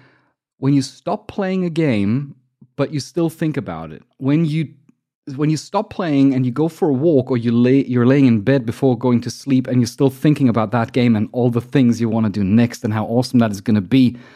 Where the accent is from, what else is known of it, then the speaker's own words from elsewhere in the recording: Germany; I'm from Germany, so I'm calculating in kilograms